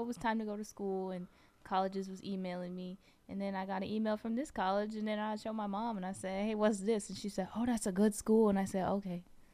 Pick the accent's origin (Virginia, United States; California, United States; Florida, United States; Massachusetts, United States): California, United States; Vallejo; I'm from Vallejo, so it's a lot of people that look like me, a lot of diversity, you know, like, God, Mexicans, Asians, Indians, Black people, you know, so it's a lot of everybody